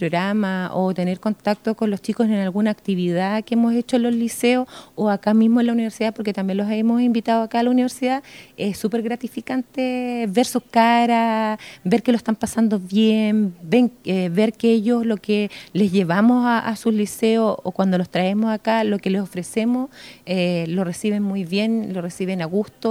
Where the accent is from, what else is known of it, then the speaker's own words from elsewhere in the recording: Concepción, Biobío, Chile; Vengo desde Concepción.